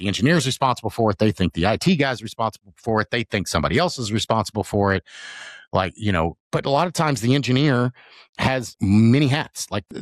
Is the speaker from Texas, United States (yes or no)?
yes; Texas, United States; There's a reason why everybody gives us a hard time. I'm from Texas.